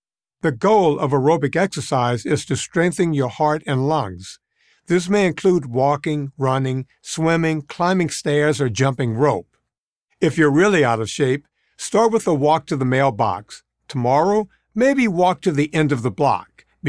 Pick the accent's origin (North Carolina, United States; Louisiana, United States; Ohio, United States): Louisiana, United States; Growing up in Louisiana, I was outside in the sun for hours a day, every day.